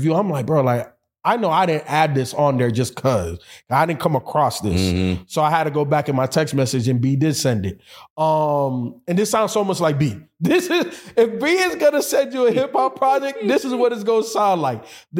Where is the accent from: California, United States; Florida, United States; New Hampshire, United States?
Florida, United States; Miami; also born or lived in Chicago, United States; I feel like New York. I'm not from New York. I'm from Chicago. I grew up in Miami.